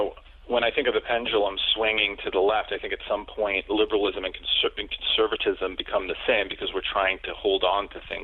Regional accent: New York City, New York, United States; I grew up in New York City in the 70s. It was a crime-ridden place until the 90s.

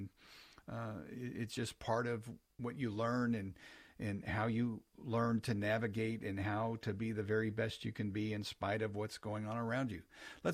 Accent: Missouri, United States; Thanks for calling from my home state, the Show Me State.

